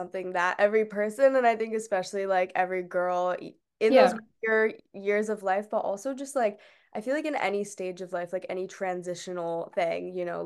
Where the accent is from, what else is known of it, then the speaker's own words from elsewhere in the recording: Portsmouth, New Hampshire, United States; Well, yeah, we're from New Hampshire. I didn't say that. I said we were just outside of Boston, but we're actually, we're like Portsmouth, New Hampshire.